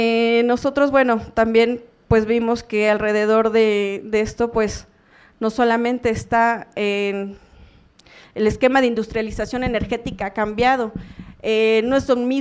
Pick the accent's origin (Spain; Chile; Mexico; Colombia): Mexico; Veracruz; soy también veracruzana